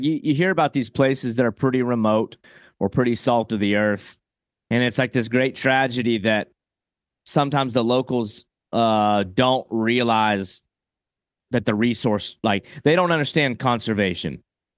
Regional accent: Florida, United States; Like my home state of Florida.

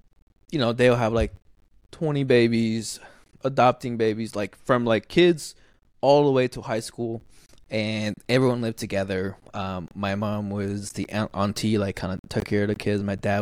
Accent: Taiwan; I loved growing up in Taiwan and living in there, and definitely is my favorite place in the world to the places I have traveled so far.

